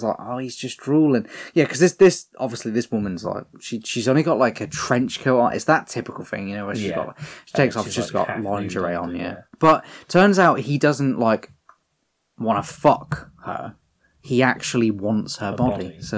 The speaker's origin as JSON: {"language": "English", "region": "Texas", "country": "United States", "said": "So, yeah, I'm a Texan."}